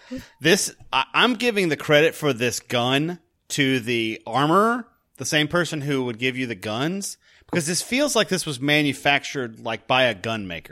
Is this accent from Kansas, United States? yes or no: no; New York, United States; I'm from Harlem, New York.